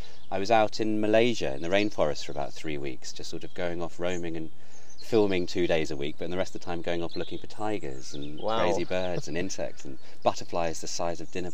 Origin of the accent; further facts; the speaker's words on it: Fordingbridge, South East England, United Kingdom; I grew up in and around Fordingbridge. I'm a New Forest boy, so I think the first time I came to the Conservancy was 35 years ago.